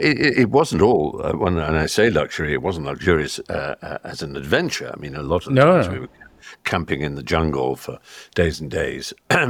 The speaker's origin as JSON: {"language": "English", "region": "England", "country": "United Kingdom", "said": "I'm an Englishman going to America"}